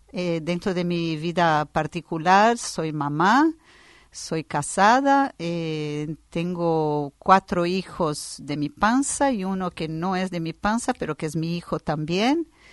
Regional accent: São Paulo, Brazil; Spanish is a second language; moved away as an adult; also born or lived in Israel; Bueno, yo nací en São Paulo.

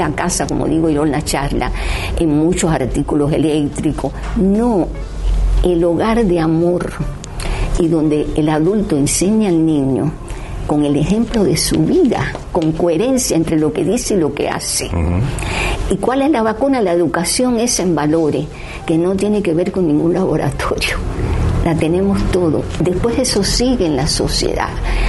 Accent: Cuba; No sé si es porque soy cubana

